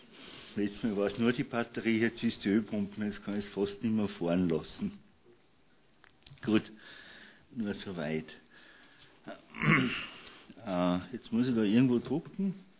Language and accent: German; Mittersill, Salzburg, Austria; Ich komme aus dem Salzburger Land, aus Mittersill.